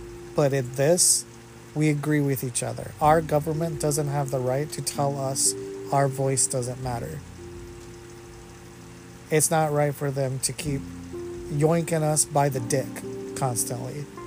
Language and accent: English; United States; if we aren't careful as the American people